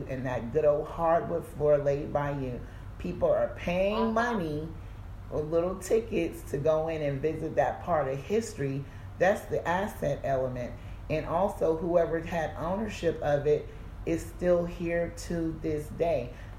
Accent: South Carolina, United States; I'm from South Carolina, so there are field trips all the time. Yes, that was triggering and traumatizing growing up.

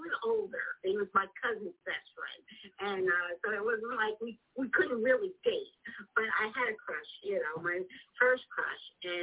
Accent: New Jersey, United States; born there; I was born in New Jersey, North New Jersey.

